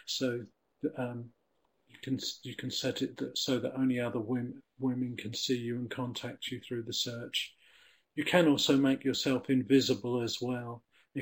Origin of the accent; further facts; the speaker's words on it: United Kingdom; there's a picture of the Union Jack to show that I'm British, and it shows that I'm an English native speaker and I want to learn Spanish